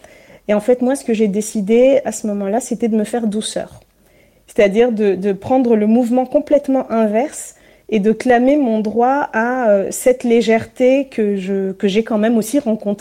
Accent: Comoros; born there; also born or lived in Burundi / Republic of the Congo; je suis née aux Comores et j'ai énormément voyagé en Afrique australe

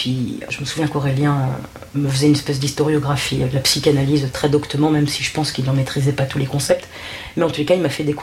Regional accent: France; born there; Je suis d'origine marocaine par mon père et par ma mère, qui sont tous les deux des Marocains purs jus. Et moi, je suis née en France.

